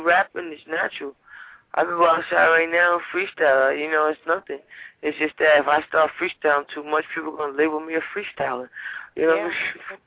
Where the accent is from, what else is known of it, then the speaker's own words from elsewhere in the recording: New Jersey, United States; No, I'm from Jersey.